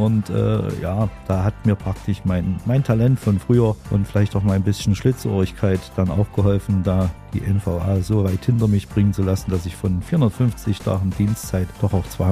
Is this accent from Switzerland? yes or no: no; Kayna, Saxony-Anhalt, Germany; born there; Ich bin in der Nähe von Zeitz geboren, in Kaina mit AY, seinerzeit noch gut bekannt, weil es ein wunderschönes Waldbad gab, in einer kleinen 500-Seelen-Gemeinde